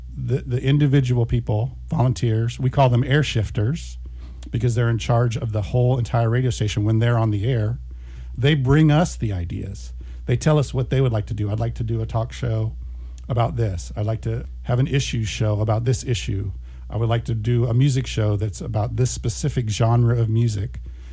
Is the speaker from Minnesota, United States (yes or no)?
no; Champaign, Illinois, United States; moved away as an adult; I'm born and raised in Champaign. I went to Champaign Centennial, went to Parkland College, got my degree there. And then I moved away. 40 years ago, I moved away